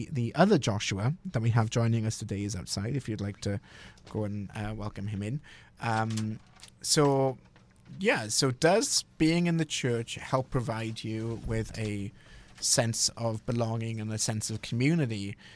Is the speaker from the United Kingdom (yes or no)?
yes; United Kingdom; I grew up in Britain, which is the Church of England, and which is a dreadfully boring church as a Brit growing up.